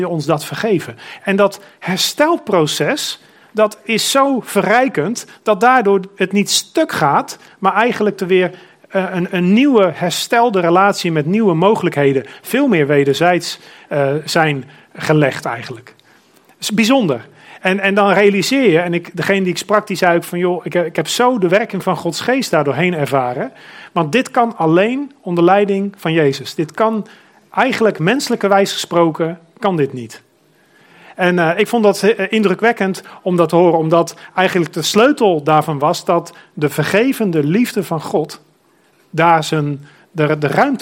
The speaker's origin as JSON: {"language": "Dutch", "country": "Netherlands", "said": "hebben wij niet als Nederlanders onze cultuur zodanig opgelegd aan een heel andere cultuur, met het gevoel van wij zijn superieur."}